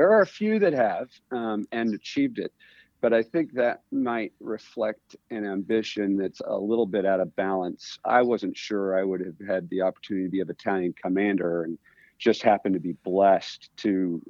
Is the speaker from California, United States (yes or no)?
yes; Yorba Linda, California, United States; I grew up, in fact, I'm sitting on the street I grew up on in Yorba Linda, California. I was in a community, Orange County, that doesn't have a lot of military background